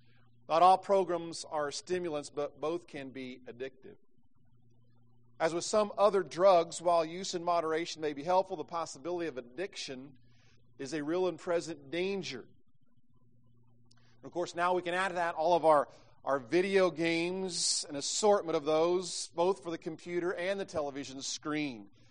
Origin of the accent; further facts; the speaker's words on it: Greensburg, Indiana, United States; The sectional game, the sectional final between my hometown, Greensburg, Indiana, versus Batesville, Indiana, there was standing room only.